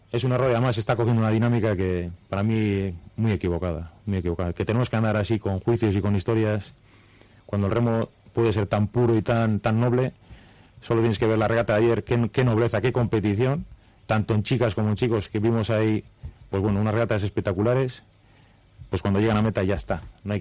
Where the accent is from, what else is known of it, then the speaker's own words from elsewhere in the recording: Bermeo, Basque Country, Spain; Bermeo, bandera de Bermeo, bandera en mi pueblo, que la quiero ganar